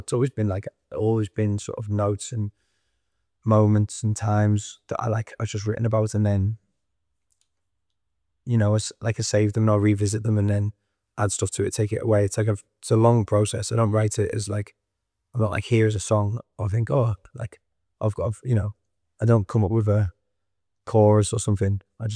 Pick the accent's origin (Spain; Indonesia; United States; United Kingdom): United Kingdom; the north of England; it's just that I'm from the North probably.